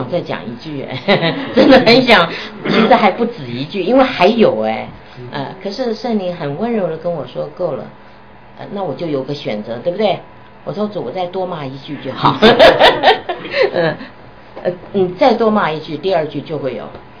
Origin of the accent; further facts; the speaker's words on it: Hunan, China; 因为我是湖南人啊、哦